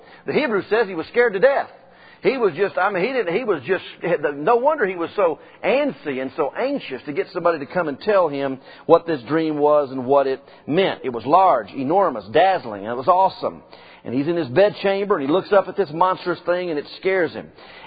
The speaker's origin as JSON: {"language": "English", "town": "Memphis", "region": "Tennessee", "country": "United States", "tie": "born or raised there", "said": "In Memphis, which is my hometown, Bellevue Church is there"}